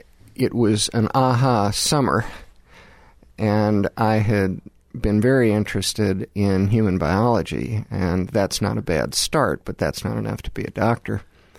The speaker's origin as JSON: {"language": "English", "town": "Manhattan", "region": "New York", "country": "United States", "said": "I'm from Manhattan, but went south for quite some time, from Manhattan to Princeton to Duke Medical School, and then kept going to do pediatric cardiology in Houston, Texas."}